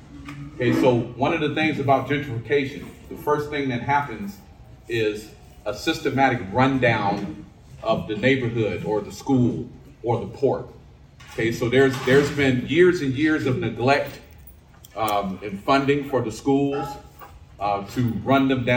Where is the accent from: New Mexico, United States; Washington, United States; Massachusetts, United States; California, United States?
California, United States; Berkeley; I've been in the Bay Area my whole life. I'm a resident of Berkeley, which is right next to Oakland. I grew up in Berkeley.